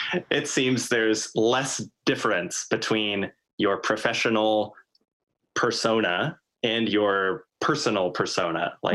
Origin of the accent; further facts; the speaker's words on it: Corvallis, Oregon, United States; No, I'm not from Portland. I'm from a smaller town south of Portland called Corvallis.